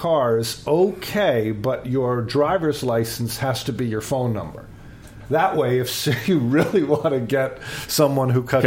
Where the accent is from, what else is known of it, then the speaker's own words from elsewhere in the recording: Ridgefield, Connecticut, United States; Where I grew up in Connecticut.